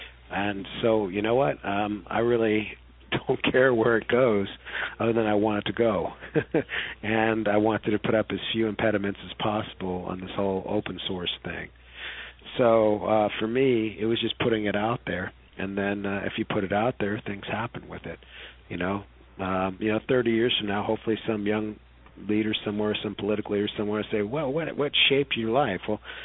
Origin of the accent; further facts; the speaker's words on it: United States; A, I'm an American